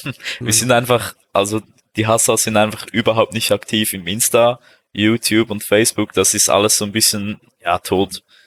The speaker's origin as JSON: {"language": "German", "region": "German-speaking Switzerland", "country": "Switzerland", "said": "Als Deutschschweizer Schüler hast du in der 5. und 6. Klasse hast du Englisch und Französisch."}